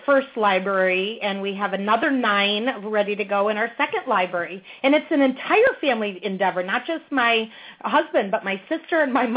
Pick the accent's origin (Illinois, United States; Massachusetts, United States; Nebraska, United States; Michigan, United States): Illinois, United States; Chicago; moved away as an adult; now in Arizona, United States; I'm from Chicago originally and relocated to Arizona just this May. So this is my first winter I'm missing in Chicago.